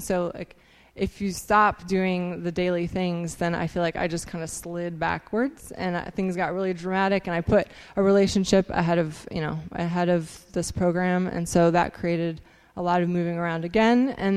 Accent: Ohio, United States; also born or lived in West Virginia; I grew up in Ohio. I was born in West Virginia. Grew up in Ohio, and then from there, I spent the summer in Texas

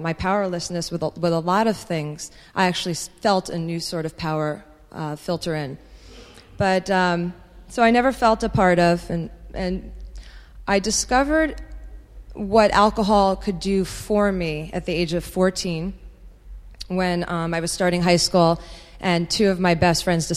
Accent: Rahway, New Jersey, United States; born there; I was born in Rahway, New Jersey. Yeah, where there's a big prison.

